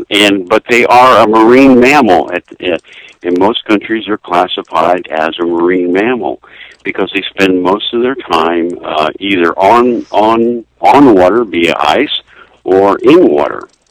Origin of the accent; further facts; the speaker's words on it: Florida, United States; Well, when I grew up in Florida, there was less than a million people, and there were living on the north side of the Everglades as a child, you became one with nature.